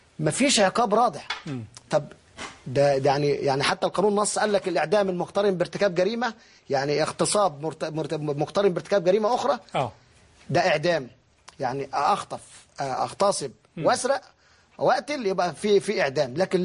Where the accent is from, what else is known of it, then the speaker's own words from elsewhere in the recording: Egypt; وتقال إن عندنا في مصر يعني في بشاعة